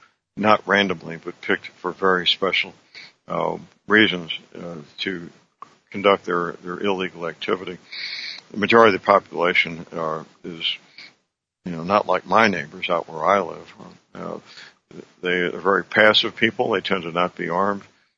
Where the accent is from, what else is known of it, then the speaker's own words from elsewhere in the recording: St. Louis, Missouri, United States; knowing that like in my hometown, St. Louis, the St. Louis City prosecutor doesn't prosecute the people arrested for damaging property.